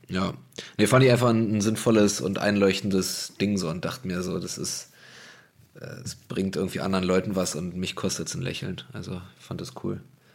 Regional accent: Berlin, Germany; ich bin in Berlin-Neukölln zur Schule gegangen, auf so einer absoluten Chaotenschule

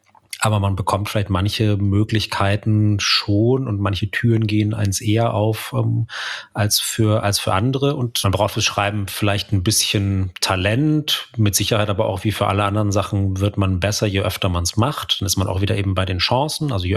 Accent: Bavaria, Germany; bei der Kleinstadt-Lokalzeitung von auch der Süddeutschen im Münchner Umland, wo ich aufgewachsen bin

